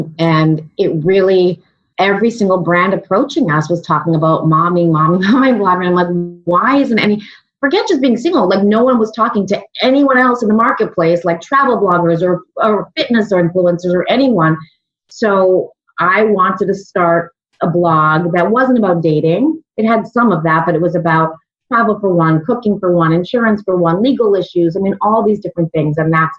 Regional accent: Canada; And I'm Canadian.

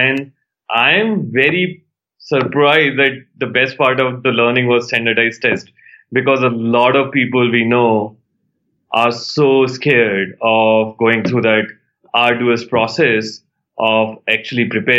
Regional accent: India; English is a second language; moved away as an adult; now in United States; India. I grew up in India. I did my undergrad from India. I came to US to do a PhD in chemistry/nanotechnology.

